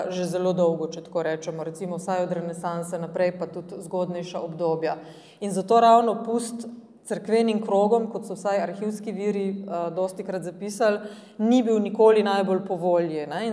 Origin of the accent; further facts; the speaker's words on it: Brežice, Lower Sava, Slovenia; prihajam iz Brežic